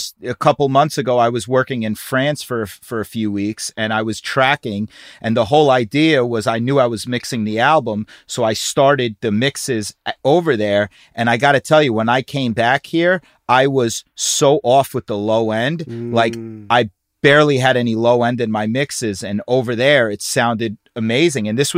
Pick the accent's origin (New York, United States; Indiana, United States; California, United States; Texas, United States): New York, United States; And we're New Yorkers, man. I mean, for being a New Yorker, everyone says